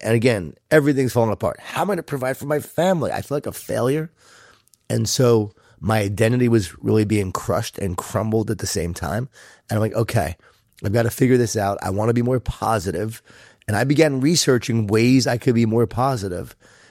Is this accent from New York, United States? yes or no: yes; New York, United States; I'm from New York, Long Island, right? Jewish Italian family. A lot of food. A lot of guilt. A lot of wine.